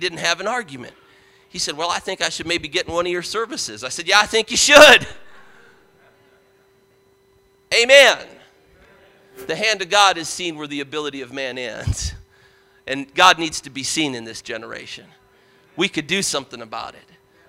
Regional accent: Parma, Ohio, United States; I grew up outside of Cleveland in Parma, and Parma, Ohio.

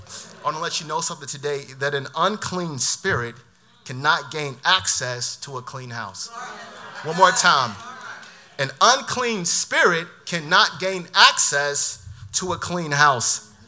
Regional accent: Augusta, Georgia, United States; I'm from South Augusta, man.

